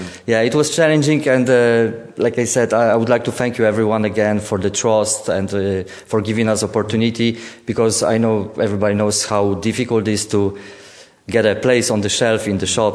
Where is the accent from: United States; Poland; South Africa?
Poland; English is a second language; I come from Poland, so in the places like in our place in Poland, we have so many distilleries in the old abandoned buildings.